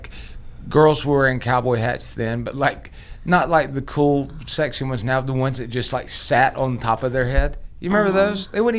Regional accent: Germany; English is a second language; in 15 years, all farmland in Greer will go to BMW, my home country car.

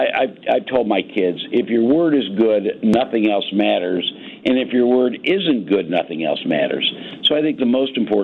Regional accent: Indianapolis, Indiana, United States; and I'm from Indianapolis, family's been here forever

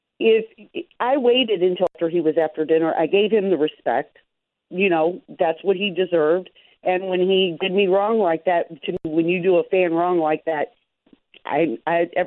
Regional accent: Chicago, Illinois, United States; now in Texas, United States; I've been a Chicago Bears fan all my life. I grew up in that area. I now live in Texas.

